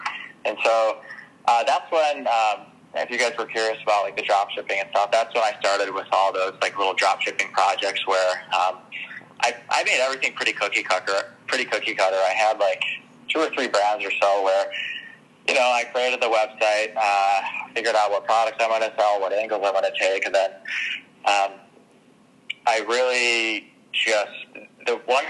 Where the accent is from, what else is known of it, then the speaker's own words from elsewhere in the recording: Chicago, Illinois, United States; So I grew up in Chicago, as you know, Gabby.